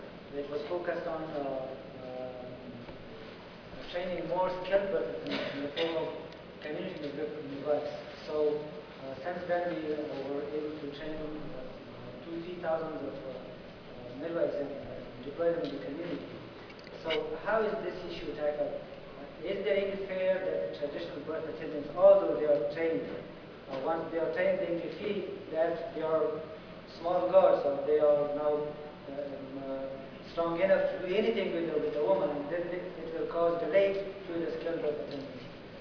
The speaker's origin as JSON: {"language": "English", "country": "Afghanistan", "said": "I'm from Afghanistan."}